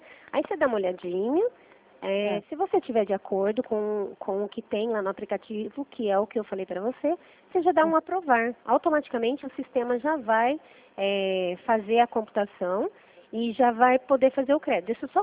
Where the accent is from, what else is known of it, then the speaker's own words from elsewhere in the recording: Mogi Guaçu, São Paulo, Brazil; De Mogi Guaçu, interior de São Paulo.